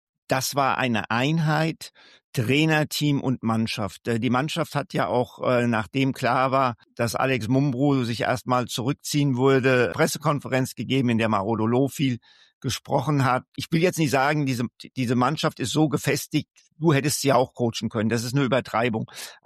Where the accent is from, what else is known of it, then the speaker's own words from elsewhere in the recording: Hesse, Germany; Um Gottes Willen, ich bin ja Hesse.